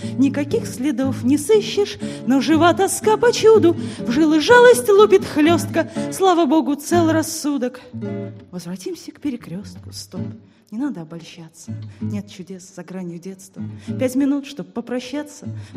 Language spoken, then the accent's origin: Russian; Saratov, Saratov Oblast, Russia; Как уже было сказано, я из Саратова. Что еще может спеть человек, приехавший из Саратова, кроме как эту песню?